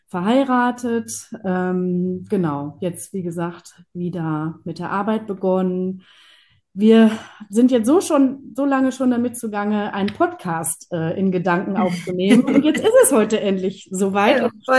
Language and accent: German; Bocholt, North Rhine-Westphalia, Germany; ich komme aus Bocholt.